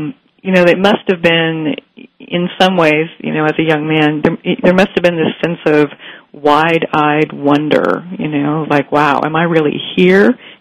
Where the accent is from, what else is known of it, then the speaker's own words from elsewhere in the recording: California, United States; And for me, having grown up in the Bay Area